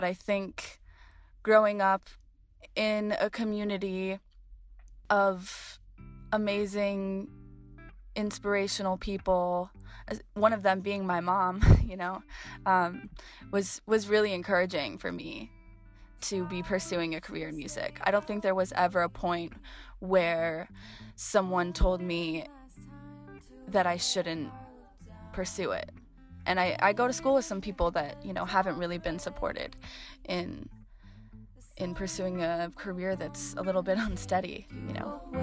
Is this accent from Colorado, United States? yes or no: yes; Colorado Springs, Colorado, United States; I loved growing up in the Colorado Springs music scene, and especially after having left.